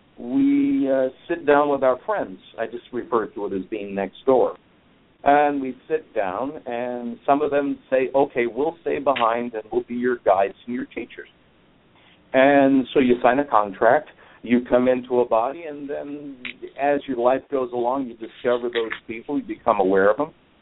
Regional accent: Florida, United States; also born or lived in Ohio / Bahamas / Saudi Arabia; I was born in Ohio and grew up in South Florida in the Bahamas. Been on my own since right about 14, so I had a early start to my adult life, if you will.

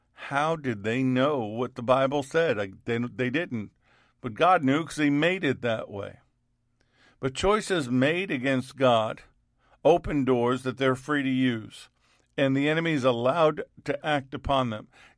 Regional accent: Queens, New York, United States; As a child growing up in Queens, New York, I didn't understand anything of what I just told you.

